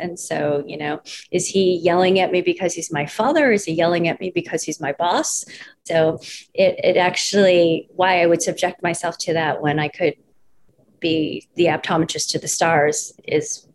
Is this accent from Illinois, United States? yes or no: yes; Chicago, Illinois, United States; So I am born and raised in Chicago. And in fact, my family, the first few years of my life, I was living in Chicago Chinatown, where my parents grew up.